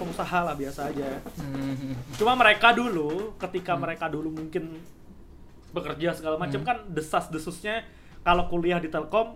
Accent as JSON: {"language": "Indonesian", "town": "Samarinda", "region": "East Kalimantan", "country": "Indonesia", "tie": "born or raised there", "also_born_or_lived": "Banjarmasin, Indonesia", "said": "Jadi gua lahir besar tuh di Samarinda. Jadi gue di Samarinda tuh sampai SMP, SMA gue sekolah di Kalimantan Selatan, Banjarmasin."}